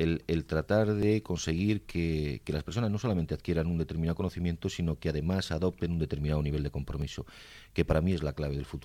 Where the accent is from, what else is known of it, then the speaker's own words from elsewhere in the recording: Madrid, Community of Madrid, Spain; now in Canary Islands, Spain; Yo soy madrileño, sí.